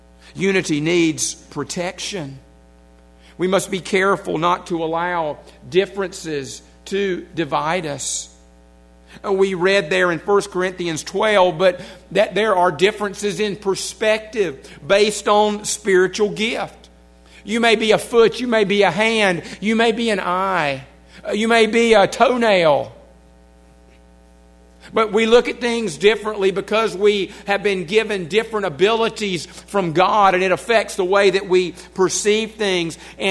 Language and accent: English; United States; born there; Yes, I'm still from the United States of America. This is where I was born. My citizenship is here as far as this earth is concerned.